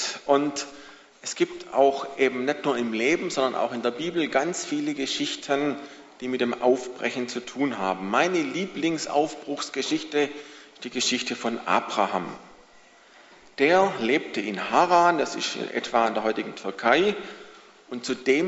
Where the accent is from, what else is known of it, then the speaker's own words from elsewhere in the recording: Baden-Württemberg, Germany; so irgendwie Großraum Stuttgart als Schwabe wäre ja nicht schlecht, da irgendwie bleiben zu können.